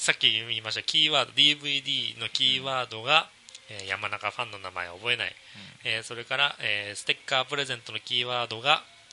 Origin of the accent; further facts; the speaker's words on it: Kansai, Japan; なんかね、俺関西人だからさ、